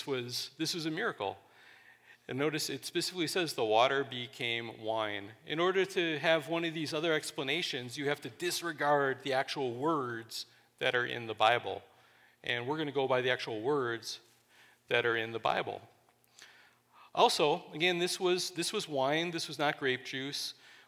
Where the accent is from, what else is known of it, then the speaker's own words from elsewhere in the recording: Wisconsin, United States; I was raised in Wisconsin, which if the rumors are true as far as how much they drink in Wisconsin, it really is. I lived in a little town of 500 people with four taverns